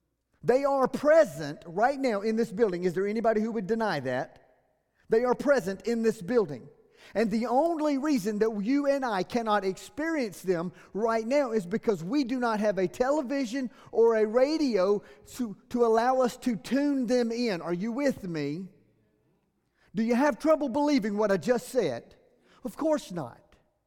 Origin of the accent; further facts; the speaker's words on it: the South, United States; I'm from the South. My mom and daddy raised me to be polite.